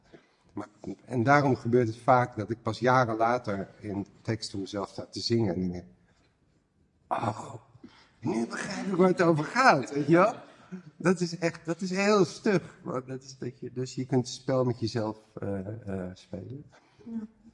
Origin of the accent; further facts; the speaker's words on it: Rotterdam, South Holland, Netherlands; Ik ben opgegroeid in Rotterdam